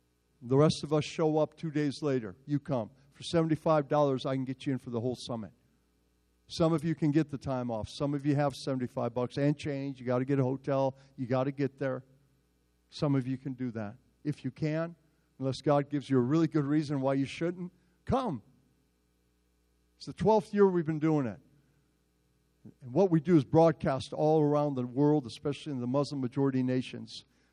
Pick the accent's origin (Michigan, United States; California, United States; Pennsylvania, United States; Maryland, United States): California, United States; I'm from California. I meet with Dianne Feinstein.